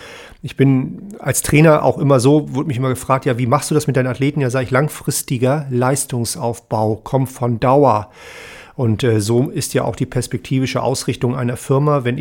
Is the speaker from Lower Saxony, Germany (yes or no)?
yes; Hanover, Lower Saxony, Germany; Ich komme aus Hannover ehemalig